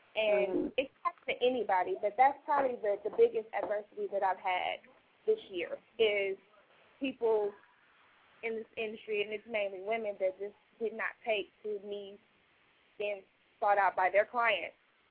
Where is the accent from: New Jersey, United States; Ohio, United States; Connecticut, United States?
Ohio, United States; now in Atlanta, United States; I've only been in Atlanta for 4.5 years. I'm from Ohio